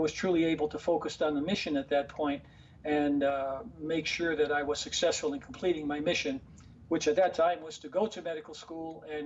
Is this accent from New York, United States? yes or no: yes; New York City, New York, United States; in the neighborhood where I grew up in Harlem, you're in a survival mode every day.